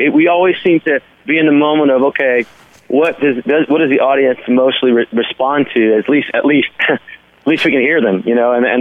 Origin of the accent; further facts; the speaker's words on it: Nashville, Tennessee, United States; being that we're all from Nashville, we're the Nashville songwriter guys